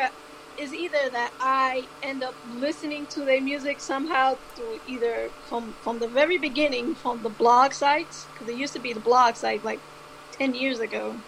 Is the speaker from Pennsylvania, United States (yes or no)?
no; New York, United States; So growing up in New York, you know, having the records and all that playing around.